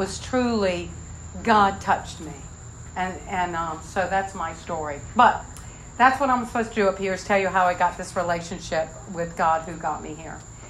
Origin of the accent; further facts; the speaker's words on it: Norfolk, Virginia, United States; I'm from Norfolk. I grew up in Norfolk, Virginia. So I moved to Washington, D.C.